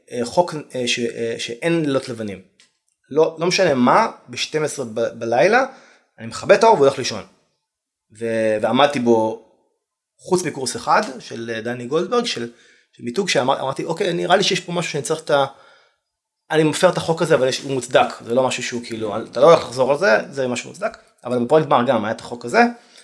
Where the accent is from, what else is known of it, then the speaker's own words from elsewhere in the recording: Kiryat Shmona, Northern District, Israel; ואני גם חשבתי שאני הכי התחתית, אני כאילו בא מקריית שמונה.